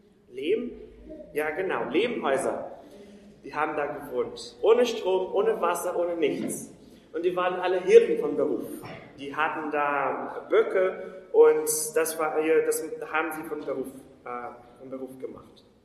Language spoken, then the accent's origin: German; South Region, Brazil; now in Germany; ich komme zwar aus Brasilien und ich weiß, dass manche denken, dass Brasilien ein riesiger Wald ist. Das stimmt nicht. Also im Norden schon, da ist Amazonas. Aber ich komme dann auch aus dem Süden. Wir haben auch größere Städte und sogar größer als hier in Deutschland. Und ich bin in einer Stadt geboren.